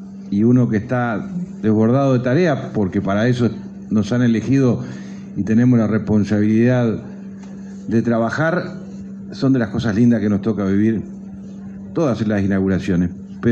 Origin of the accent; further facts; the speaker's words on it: Uruguay; Siempre aparecen las cosas que nos dividen como uruguayos, pocas veces las cosas que nos unen